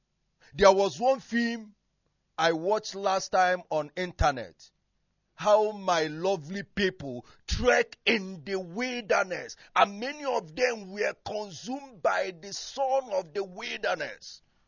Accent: Enugu State, Nigeria; now in Dubai, United Arab Emirates; And I am from Enugu State, Nkanu East Local Government Area of Biafra Land.

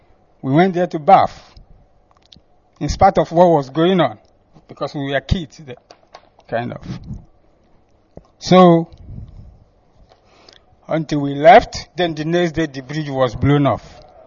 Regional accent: Udo, Imo, Nigeria; from Udo in Ezinihitembise, in the defunct state, Biafra.

